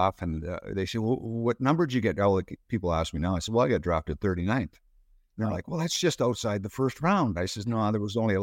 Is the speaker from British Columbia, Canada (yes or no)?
no; Terrace Bay, Ontario, Canada; Home is Terrace Bay, Ontario. It's about 2 hours up the lake from Thunder Bay. So 300 miles from Sault Ste. Marie and 140 from Thunder Bay.